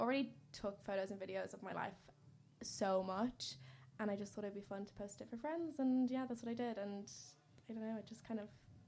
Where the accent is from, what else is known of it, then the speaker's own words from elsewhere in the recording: Ireland; I feel like I'm really going out of the box as an Irish person to go to Australia. It's really uncommon.